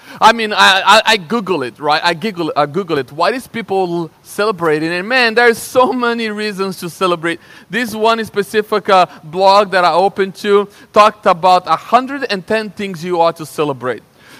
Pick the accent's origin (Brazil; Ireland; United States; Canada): Brazil; English is a second language; Yeah, that's an accent. I'm from Brazil. I have a little accent.